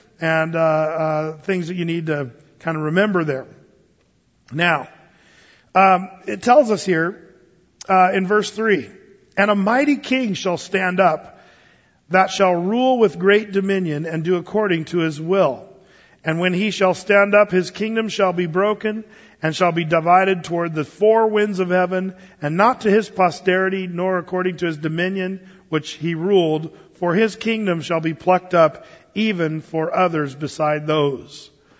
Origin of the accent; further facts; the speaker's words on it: United States; I'm worried about that a little bit, frankly, just as an American.